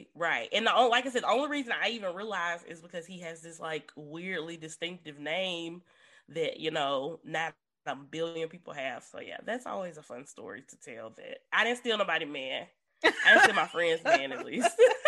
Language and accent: English; Memphis, Tennessee, United States; so Dallas is from Nashville and I'm from Memphis. And I went to school outside of Nashville